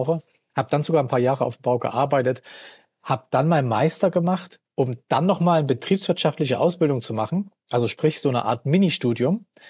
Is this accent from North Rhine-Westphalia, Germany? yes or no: no; Leipzig, Saxony, Germany; Ich komme ursprünglich aus Leipzig